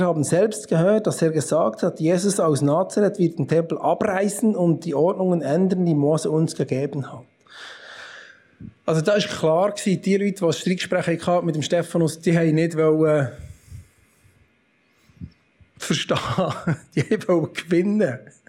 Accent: Bern, Switzerland; Ich bin Berner.

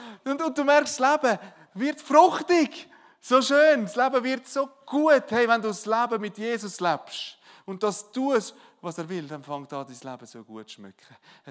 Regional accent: Switzerland; Wenn du Wasser aufdrehst, warm Wasser, bei uns in der Schweiz, dann glaubst du, dass warm Wasser kommt.

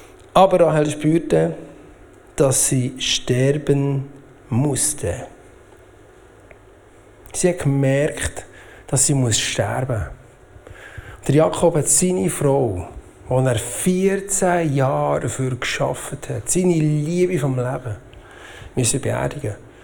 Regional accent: Switzerland; ich weiss, wir sind Schweizer.

